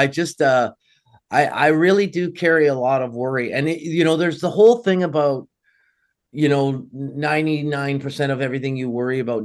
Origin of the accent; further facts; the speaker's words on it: Canada; moved away as an adult; now in United States; I'm formerly Canadian and born, bred, spent my whole life in Canada, but I'm now working in Florida.